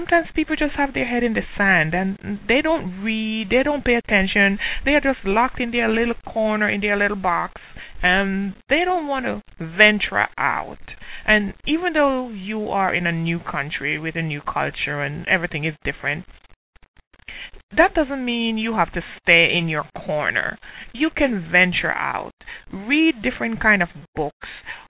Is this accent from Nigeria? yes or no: no; Jamaica; now in United States; And I know I'm from Jamaica